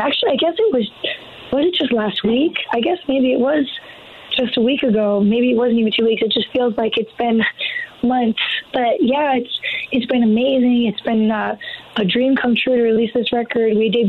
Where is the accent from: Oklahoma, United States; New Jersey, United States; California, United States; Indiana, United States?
California, United States; It'll be nice to be in my home state of California on my birthday.